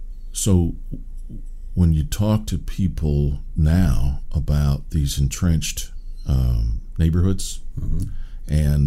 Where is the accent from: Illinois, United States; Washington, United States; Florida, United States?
Washington, United States; Seattle; I grew up in the Seattle area.